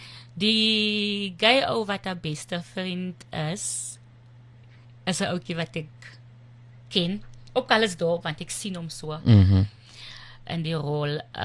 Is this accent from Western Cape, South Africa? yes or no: yes; Zoar, Western Cape, South Africa; born there; Ek is gebore op Zoa, dis 'n baie klein plekkie.